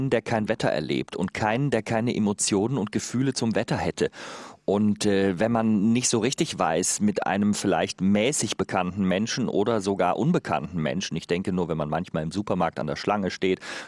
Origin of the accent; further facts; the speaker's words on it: North Rhine-Westphalia, Germany; ich bin in Nordrhein-Westfalen aufgewachsen und hatte einen Balkon nach Westen